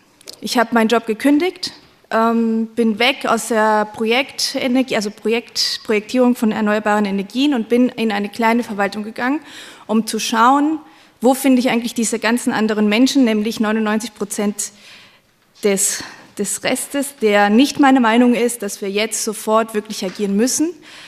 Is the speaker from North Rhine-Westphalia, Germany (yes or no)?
no; Mainz, Rhineland-Palatinate, Germany; also ich komme aus Mainz und in Mainz setzt man sich auch mal in der Kneipe neben den anderen, man babbelt